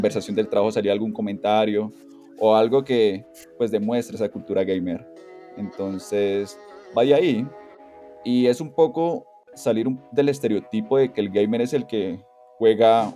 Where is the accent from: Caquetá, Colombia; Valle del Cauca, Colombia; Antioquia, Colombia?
Caquetá, Colombia; Florencia; now in Bogotá, Colombia; Yo soy de Florencia, Caquetá, pero estoy radicado completamente en Bogotá, Colombia, y llevo aquí ya bastantes años.